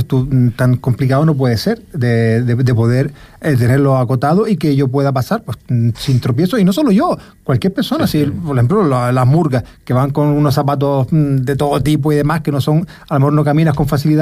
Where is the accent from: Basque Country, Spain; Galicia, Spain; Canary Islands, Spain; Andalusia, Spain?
Canary Islands, Spain; Puerto del Rosario; Claro, yo soy de Puerto Rosario, contacto con el ayuntamiento